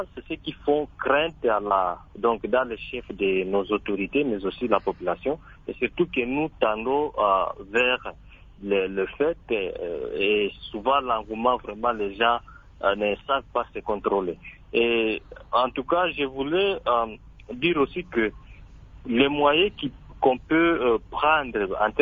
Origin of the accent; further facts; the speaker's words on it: Benin; Comme ici chez nous à Bénin, il n'y a pas trop de cas à Covid-19.